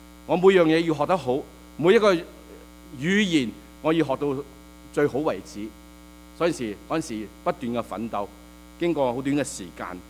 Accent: Sabah, Malaysia; also born or lived in Hong Kong; 我自己在香港出生。那我爸爸在我八岁的时候呢就去南洋，当时叫做北婆罗洲，现在叫做沙巴马来西亚。那在那里呢是去做生意，那呢就抌低我们家一年，然后呢就一年之后呢我们就坐船用了20日的时间就去

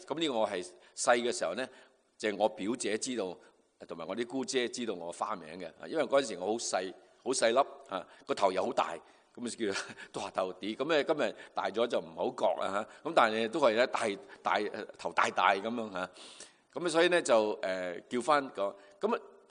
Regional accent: China; 我们中国人有句说话，家家有本难念的经

